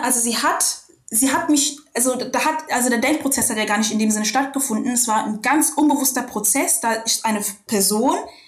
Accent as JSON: {"language": "German", "town": "Rüsselsheim", "region": "Hesse", "country": "Germany", "tie": "born there", "said": "wobei ich gebürtige Rüsselsheimerin bin."}